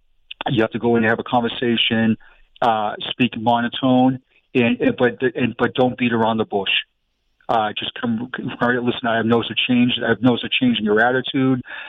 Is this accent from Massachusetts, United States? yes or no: yes; Boston, Massachusetts, United States; accent: Boston; now in Florida, United States; It's my Boston accent's kicking it right now.